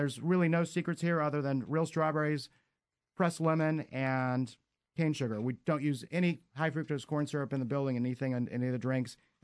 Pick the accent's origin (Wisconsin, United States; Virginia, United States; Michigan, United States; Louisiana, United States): Wisconsin, United States; Well, I grew up in Wisconsin, and my first word was actually beer.